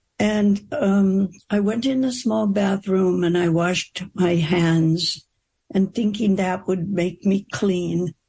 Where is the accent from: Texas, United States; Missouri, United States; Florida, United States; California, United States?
California, United States; East Los Angeles; So I grew up in East Los Angeles and went to Catholic school.